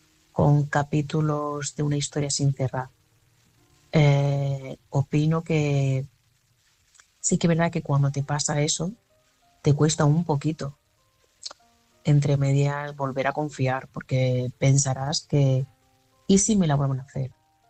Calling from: Barcelona, Catalonia, Spain; corresponsal de Barcelona.

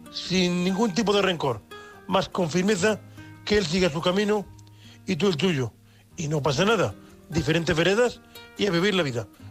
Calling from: Murcia, Region of Murcia, Spain; de Murcia, un hombre invidente.

